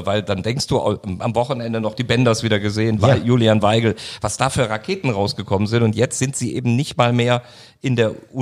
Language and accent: German; Cologne, North Rhine-Westphalia, Germany; ich bin Kölner.